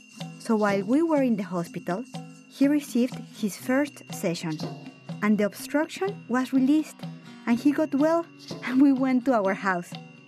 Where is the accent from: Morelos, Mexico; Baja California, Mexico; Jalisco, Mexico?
Morelos, Mexico; Cuernavaca; I come from Mexico, Cuernavaca.